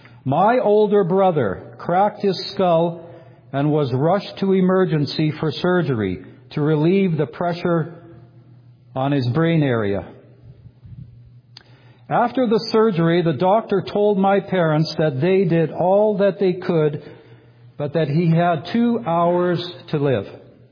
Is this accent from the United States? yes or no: no; Edmonton, Alberta, Canada; born there; I was born on June 22, 1954, in Edmonton, Alberta. I was the second oldest of four children.